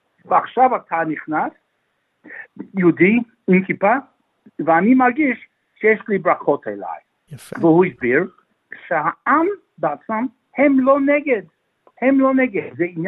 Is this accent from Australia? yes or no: yes; Melbourne, Victoria, Australia; אני יליד מלבורן. אני בוגר בית ספר הר הצופים, מאונט סקופרס.